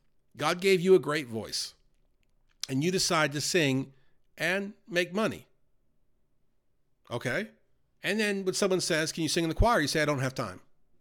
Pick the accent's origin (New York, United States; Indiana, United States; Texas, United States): New York, United States; growing up in New York, I was always referred to seeing these epic New York moments